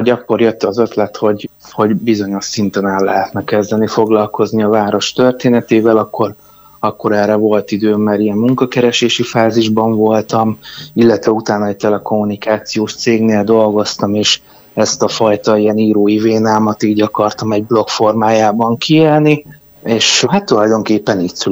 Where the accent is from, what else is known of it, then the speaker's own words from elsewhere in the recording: Miskolc, Borsod-Abaúj-Zemplén, Hungary; mondjuk miskolciként elég furcsán jön neki, ha Debrecenről indítanék egy blogot.